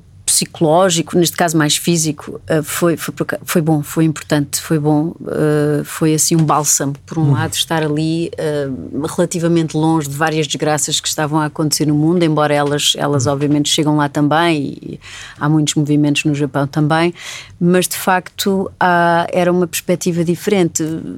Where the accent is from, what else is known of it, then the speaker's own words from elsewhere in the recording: Lisbon, Portugal; e a mim como lisboeta